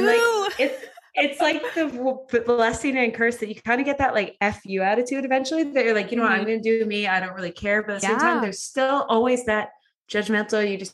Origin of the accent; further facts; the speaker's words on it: Edmonton, Alberta, Canada; also born or lived in Vancouver / Toronto; I grew up in Edmonton, which is very much like married, have kids, settle down in your lifetime job by 25. And when I moved to Vancouver and Toronto, everyone's single at 35.